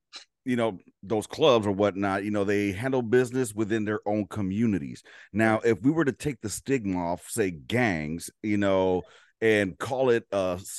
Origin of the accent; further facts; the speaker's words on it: Los Angeles, California, United States; growing up in South Central, I mean, we were very, very few.